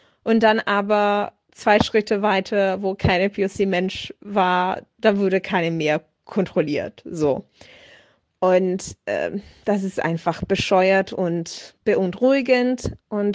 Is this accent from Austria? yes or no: no; Italy; German is a second language; now in Germany; ich komme ja aus Italien und fahre, also Vor Corona-Zeiten bin ich regelmäßig zwischen München und Bologna gefahren mit dem Zug.